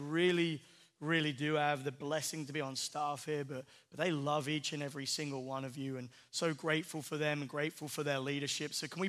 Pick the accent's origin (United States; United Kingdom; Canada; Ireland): United Kingdom; England; But no, seriously, like, as an Englishman, I'm super, super proud of like our little daughter, America.